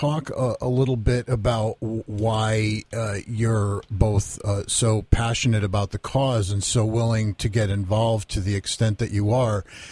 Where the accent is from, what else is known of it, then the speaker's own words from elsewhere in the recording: Waterbury, Connecticut, United States; I'm welcoming a brand new friend from my hometown of Waterbury